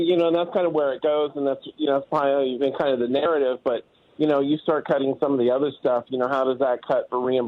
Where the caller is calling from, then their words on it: Ohio, United States; Hey, I'm calling from Ohio.